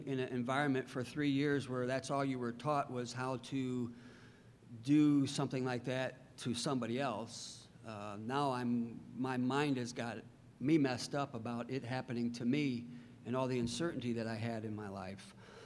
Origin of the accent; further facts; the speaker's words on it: Tiffin, Ohio, United States; I grew up in Tiffin.